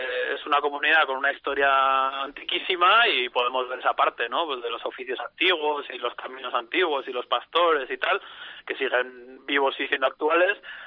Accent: San Sebastián, Basque Country, Spain; yo soy de San Sebastián y que aquí en las montañas más cercanas

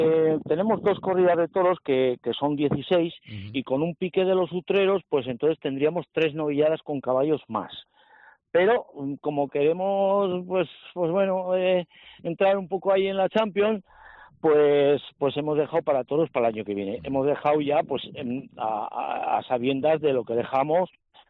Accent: Pamplona, Navarre, Spain; nos ha dado mucho la Plaza de Pamplona, aparte de eso, es que es mi plaza, es mi tierra, es mi gente, ¿entiendes?

